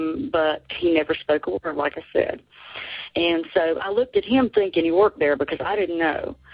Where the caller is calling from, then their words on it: Chesnee, South Carolina, United States; I'm calling from Chesney, South Carolina.